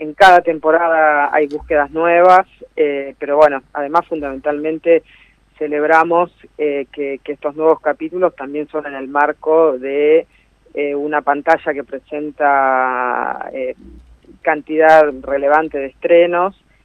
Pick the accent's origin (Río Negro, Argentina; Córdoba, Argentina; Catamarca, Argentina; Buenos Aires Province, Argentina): Buenos Aires Province, Argentina; Necochea; now in La Plata, Argentina; yo soy de Necochea y cuando me vine a La Plata me convertí